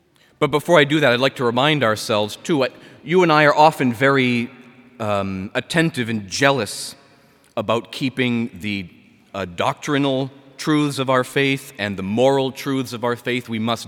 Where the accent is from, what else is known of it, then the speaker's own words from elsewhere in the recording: Massachusetts, United States; I'm from Massachusetts. I'm a parish priest in the western hills of that little tiny state, nowhere near Boston.